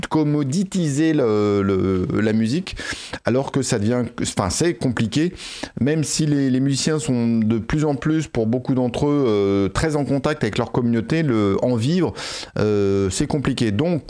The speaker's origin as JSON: {"language": "French", "town": "Paris", "region": "Île-de-France", "country": "France", "tie": "born there", "accent": "French", "said": "je suis né ici à Paris, et j'ai l'impression que par réaction, j'ai un peu cultivé mon accent français."}